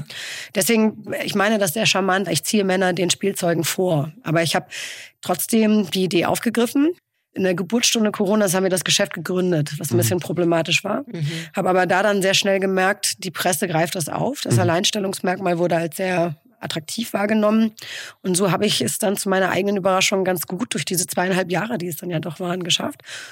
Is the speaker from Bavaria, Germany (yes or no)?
no; Hamburg, Germany; born there; moved away as an adult; also born or lived in London; Ja, ich bin tatsächlich gebürtige St. Paulianerin. Ich bin in sechster Generation Hanseatin.